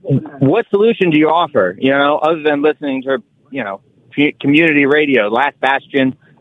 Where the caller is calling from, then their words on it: Washington, District of Columbia, United States; I'm in D.C.